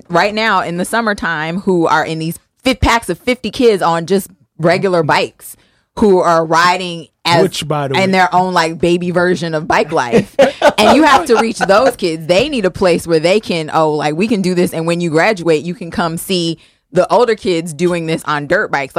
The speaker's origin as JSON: {"language": "English", "region": "the South", "country": "United States", "said": "I mean, I'm of course from the South"}